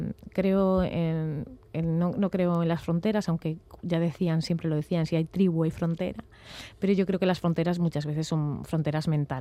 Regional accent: Cedeira, Galicia, Spain; a mi tierra, sí

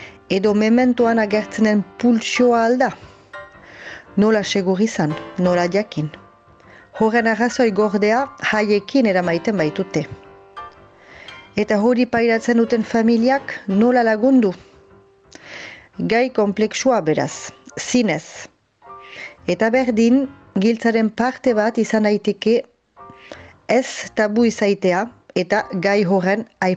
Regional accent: Nouvelle-Aquitaine, France; accent: Northern Basque; Ene azentura ulertu dukezue, iparraldekoa naizela. Baina ene eskuara molatzen badut ere, jakin ezazue siberotarra naizela.

